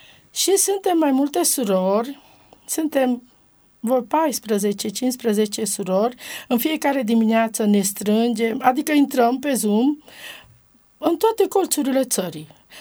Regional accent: Târgu Mureș, Mureș County, Romania; now in Brașov, Romania; Noi deloc suntem din Târgu Mureș.

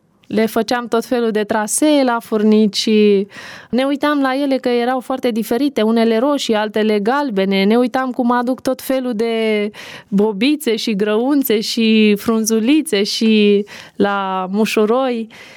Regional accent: Cocorăștii Colț, Prahova, Romania; La Cocorăștii Colț. Cocorăștii Colț, acolo a îngăduit Dumnezeu să deschid și eu ochii pe lume.

